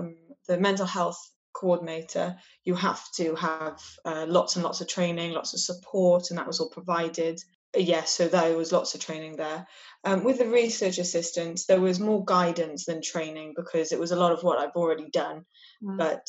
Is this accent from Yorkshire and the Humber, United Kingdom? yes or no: no; Cardiff, Wales, United Kingdom; now in Swansea, United Kingdom; Well, so I'm actually from Cardiff and I came to Swansea to study for my undergraduate degree.